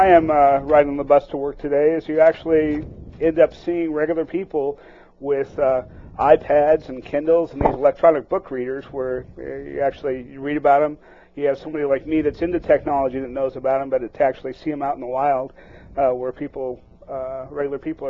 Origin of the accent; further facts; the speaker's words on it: Colorado, United States; now in Seattle, United States; I grew up in Colorado. Dad, as a city manager, moved around a lot and spent the bulk of school years and went to college in Colorado.